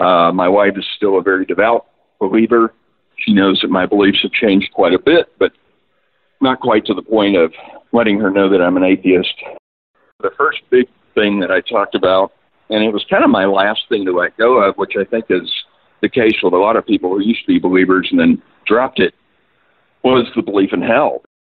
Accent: Broken Arrow, Oklahoma, United States; now in Memphis, United States; First, I want to say I grew up in Tulsa, Broken Arrow. So, you know, it's interesting to hear you talk about stuff from there. I've been away from there for about 20 years. I live in Memphis now

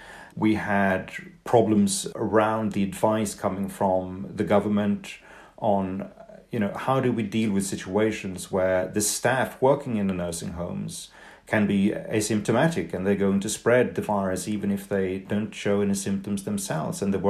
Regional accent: Sweden; When I grew up in Sweden, I mean, it certainly was a country of collectivist, conformist type of social democrats

